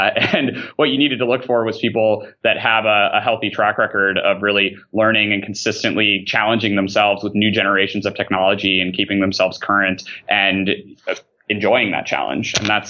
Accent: Minnesota, United States; I'm originally from Minnesota. I'm actually flying back there on Friday morning for Christmas.

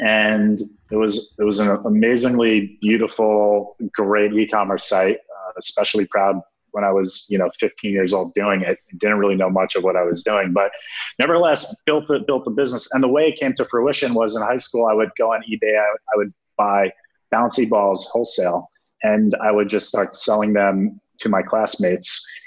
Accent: New Jersey, United States; in where I grew up in New Jersey.

